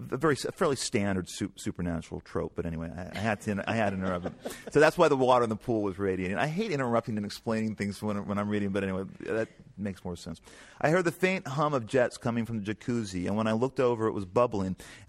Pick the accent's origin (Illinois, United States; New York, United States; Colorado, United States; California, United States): California, United States; Sherman Oaks; I was looking up at the house I grew up in Sherman Oaks, while lying on a raft